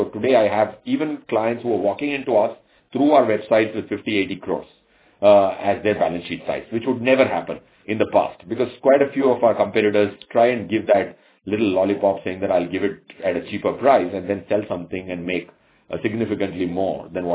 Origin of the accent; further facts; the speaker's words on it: Bangalore, Karnataka, India; So I am from Bangalore as well. I can probably do some Kannada with you.